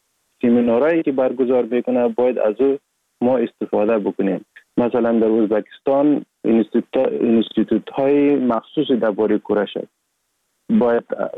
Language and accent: Persian; Sheberghan, Jowzjan, Afghanistan; born or raised there; also born or lived in Sar-e Pol